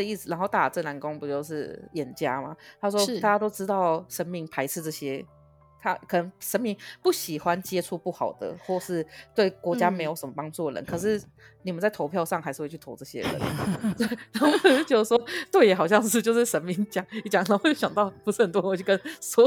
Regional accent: Xinzhuang, New Taipei, Taiwan; 我从小就住在新庄嘛，新庄有一个比较有名的活动

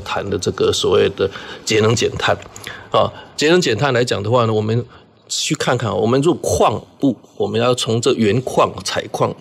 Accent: Pingtung County, Taiwan; 因为我们是乡下人，我们屏东行远那边的齁。

